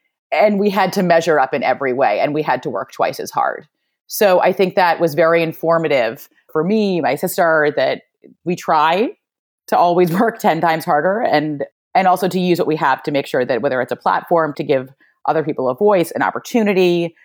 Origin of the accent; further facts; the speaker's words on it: New York City, New York, United States; I grew up in New York City. I'm a New Yorker.